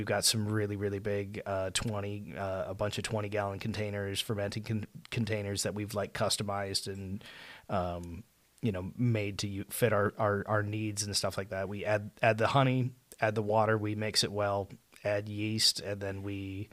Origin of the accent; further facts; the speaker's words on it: Minnesota, United States; I'm originally from Minnesota. I found my way out here a little after COVID, sold my house, and bought a building instead.